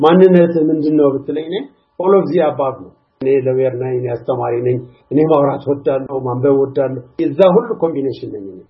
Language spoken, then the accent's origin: Amharic; Mekelle, Tigray, Ethiopia; first language Tigrinya; Amharic is a second language; እኔ እንዳልኩ መቀሌ ተወልጄ ነው ያደግኩት። የመቀሌ ልጅ ነኝ። ወላጆቼ ሁለቱም አባቴና እናቴ ትግርኛ ነው የሚያወሩት። ስለዚህ እኔ የትግራይ ልጅ ነኝ። ቤተሰቦቼም የትግራይ ልጆች ነበሩ።